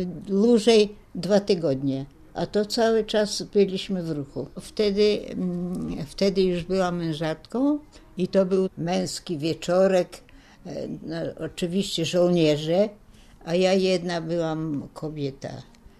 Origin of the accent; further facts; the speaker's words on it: Kremenets, Ternopil Oblast, Ukraine; bo ja z Krzemieńca pochodzę, z Kresów.